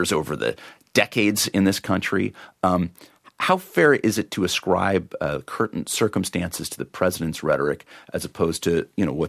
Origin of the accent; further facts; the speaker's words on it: California, United States; I mean, I'm originally from California.